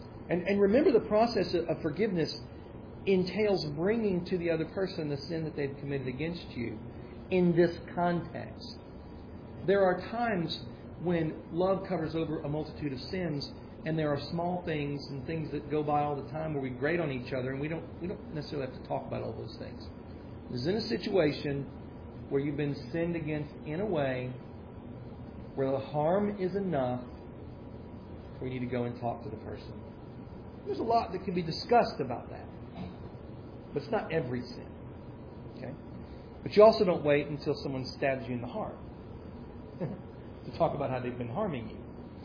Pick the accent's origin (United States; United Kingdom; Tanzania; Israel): United States; Tennessee; I'm from Tennessee. My Tennessee math went again.